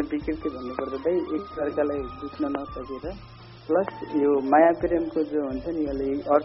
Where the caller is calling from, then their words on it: Tikapur, Sudurpashchim Province, Nepal; हजुर म कैलालीको टिकापुरदेखि